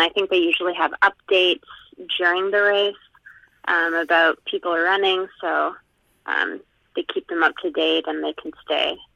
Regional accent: Windsor, Ontario, Canada; I grew up in Windsor, and you never know what you're going to get at the end of March.

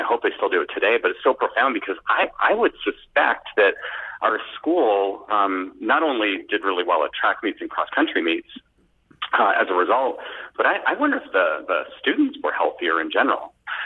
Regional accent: Ottawa, Ontario, Canada; since I'm talking to you and you're located in my hometown of Ottawa, it actually hit me right now going, you know, when it all started, when it came to running, is I went to an elementary school in Bell's Corners.

